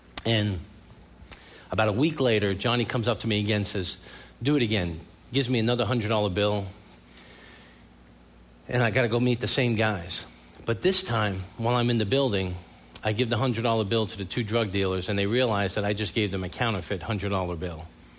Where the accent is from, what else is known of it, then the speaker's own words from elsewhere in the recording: New York City, New York, United States; Listen, you can make me feel really welcome because I am from New York City.